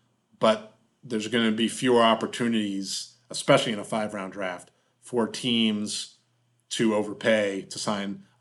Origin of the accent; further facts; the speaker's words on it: Pittsburgh, Pennsylvania, United States; maybe I should pick Austin Hendrick because he's from my hometown here in Pittsburgh